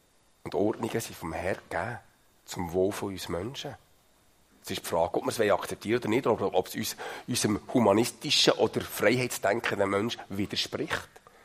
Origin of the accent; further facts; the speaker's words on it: Switzerland; Ich kenne kein schlimmeres Volk als Schweizer. Ich bin gerne Schweizer.